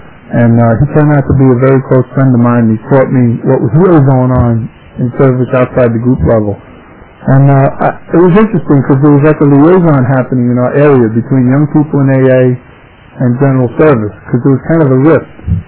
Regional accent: Bronx, New York, United States; When I was growing up in the Bronx, my goal in life was not to become a nerd.

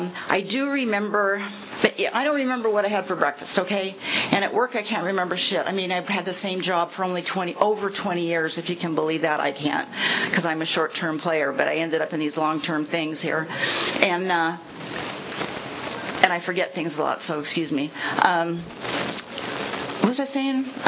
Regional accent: Firebaugh, California, United States; also born or lived in Madera / Santa Cruz; I was born in Madera, okay? My family had a farming operation out by Firebaugh. So I lived in Firebaugh up until mid-fourth grade.

